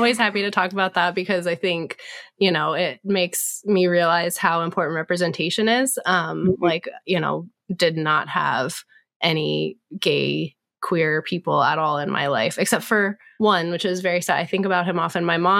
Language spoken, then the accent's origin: English; Virginia, United States; moved away as an adult; now in Raleigh, United States; So I am from Northern Virginia, D.C. originally. Grew up there, went to school there, worked there for about 10 years, and then moved down to Raleigh.